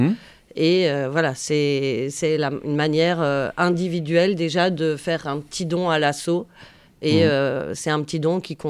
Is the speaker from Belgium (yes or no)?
yes; Belgium; moved away as an adult; now in France; Alors, moi, je suis belge d'origine. Nous sommes installés dans les Landes en 2008 pour y construire notre famille.